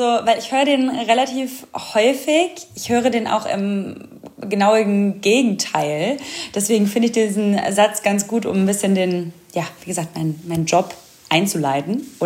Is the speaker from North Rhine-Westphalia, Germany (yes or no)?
yes; Oberhausen, North Rhine-Westphalia, Germany; Ich komme aus dem Ruhrgebiet, eigentlich aus Oberhausen, ganz toll.